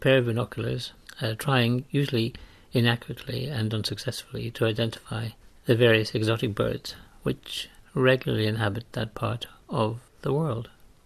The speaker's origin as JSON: {"language": "English", "country": "Ireland", "said": "What it reminds me of is a famous story from Ireland, my home country, during the Second World War."}